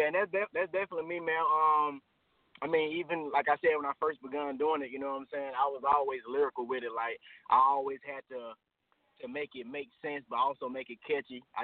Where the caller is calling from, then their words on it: Atlanta, Georgia, United States; Hey, I'm calling from Atlanta, Georgia.